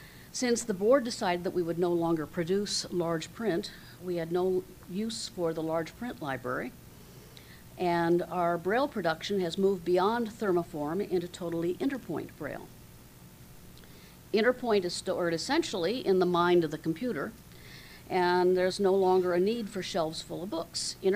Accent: Kansas, United States; I'm from Kansas.

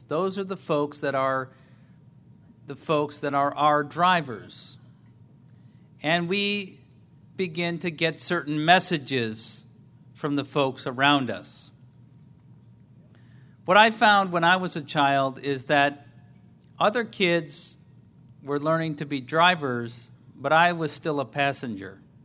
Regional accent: Milwaukee, Wisconsin, United States; I grew up in Milwaukee.

